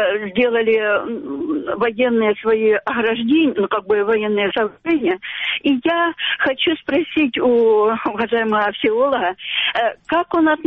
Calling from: Shyrokyne, Donetsk Oblast, Ukraine; жительница Широкина, которая сейчас находится на линии разграничения.

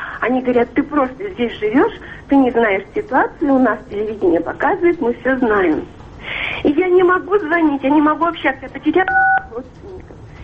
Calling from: British Columbia, Canada; Я звоню вам из Канады. Это я недалеко от Ванкувера.

